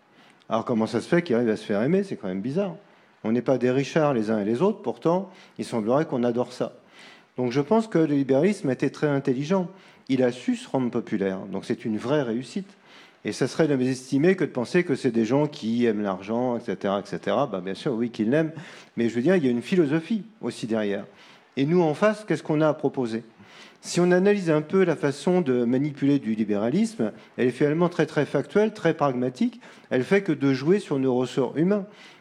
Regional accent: Paris, Île-de-France, France; Moi, je suis parisien d'origine, mais j'habite en campagne depuis au moins 20 ans

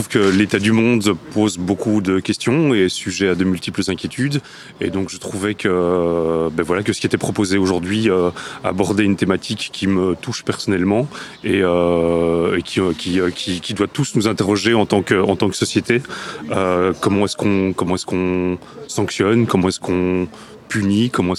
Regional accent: Brussels, Brussels-Capital Region, Belgium; j'ai 47 ans et je suis bruxellois depuis toujours.

